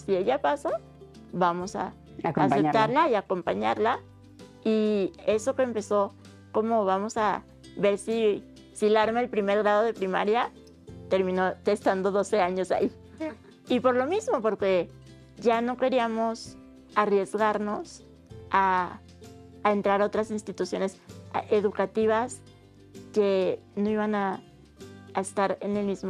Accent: Chihuahua, Mexico; born there; now in Ciudad Juárez, Mexico; yo soy nacida en Chihuahua, Chihuahua capital.

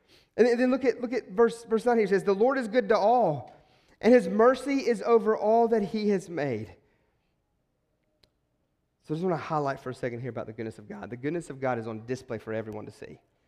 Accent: West Virginia, United States; Growing up in West Virginia, of he's gooder.

